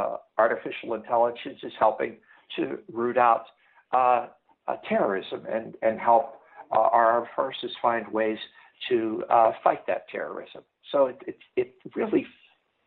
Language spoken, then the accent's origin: English; Pittsburgh, Pennsylvania, United States; moved away as an adult; But for example, I grew up in Pittsburgh, and I sort of lived through this once where the steel mills closed.